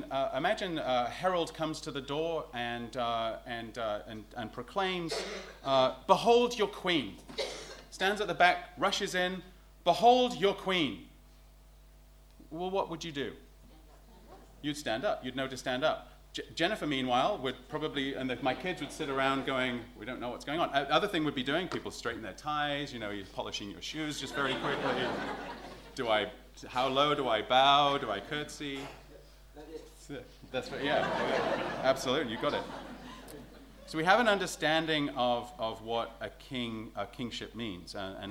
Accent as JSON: {"language": "English", "region": "England", "country": "United Kingdom", "lives_now": "United States", "said": "being an Englishman in America is a little harder than being an Englishman maybe than, say, here, or being an Englishman in Canada."}